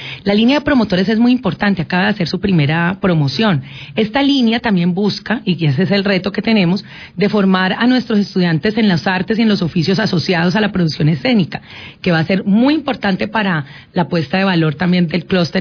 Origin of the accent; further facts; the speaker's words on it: Colombia; Eso debemos saberlo como colombianos y sentirnos muy orgullosos.